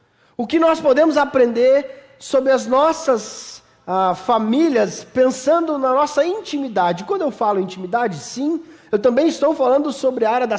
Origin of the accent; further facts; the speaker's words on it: Mato Grosso do Sul, Brazil; Eu sou lá do Mato Grosso do Sul, meus pais ainda moram lá, meus pais são pastores lá, e eu cresci lá. Passei a minha infância numa cidade de 30 mil habitantes, rua de terra para tudo quanto é lado, cavalo na rua, vaca passeando para tudo quanto é lado.